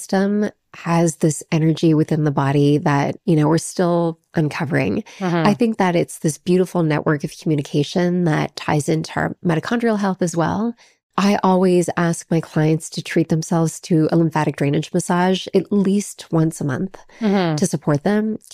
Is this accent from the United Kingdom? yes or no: no; Canada; now in Los Angeles, United States; that's one of the coolest things as a Canadian living